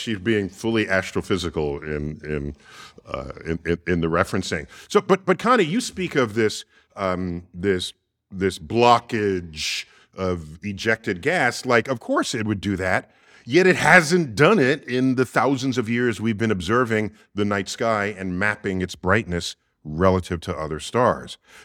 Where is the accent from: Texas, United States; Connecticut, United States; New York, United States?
New York, United States; New York City; great to have you here in my hometown, New York City.